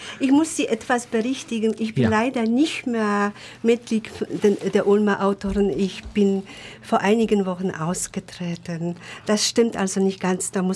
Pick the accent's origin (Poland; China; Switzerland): Poland; German is a second language; now in Germany; Ich konnte nicht kein Deutsch sprechen. Und ich bin in Polen aufgewachsen, in einem völlig kommunistischen Staat.